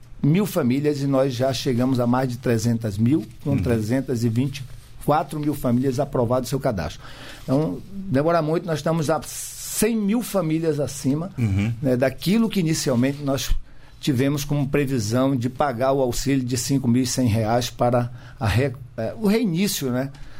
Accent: Amazon, Brazil; born there; porque nasci na Amazônia, e fui acostumado, juntamente com a minha família, a ouvir a Voz do Brasil.

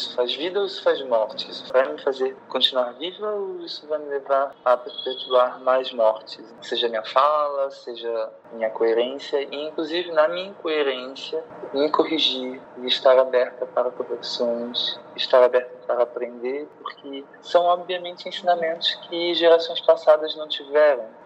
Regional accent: Itaboraí, Rio de Janeiro, Brazil; do Brasil, de Itaboraí, de onde eu vim

